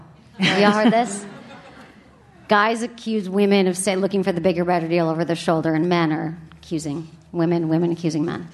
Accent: Michigan, United States; You know, I grew up in Michigan.

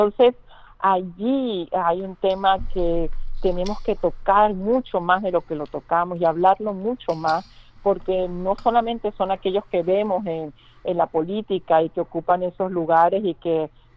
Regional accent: Venezuela; digamos nosotros, siendo venezolanos, vemos cómo hay una agresión constante

